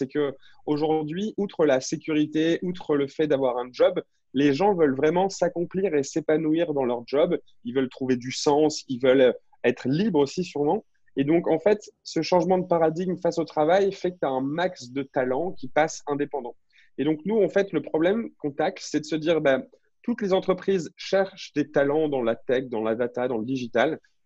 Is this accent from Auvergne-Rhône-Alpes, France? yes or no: no; Lille, Hauts-de-France, France; moved away as an adult; Je suis un Lillois de base. Je suis né à Lille, j'ai fait toute ma scolarité là-bas. Ma famille est encore là-bas. Je suis parti après mon bac S à 18 ans.